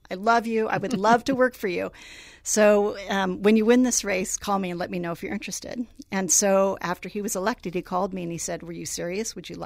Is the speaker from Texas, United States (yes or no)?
no; California, United States; I was, I guess, very appreciative of how much I had as a young person growing up in California.